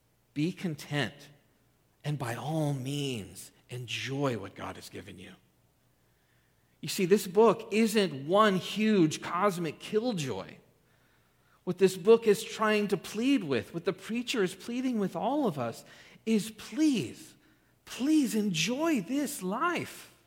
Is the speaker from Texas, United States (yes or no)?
yes; Texas, United States; I didn't grow up in a cattle ranch, although I grew up in Texas, and I was raised to believe Texas created cows.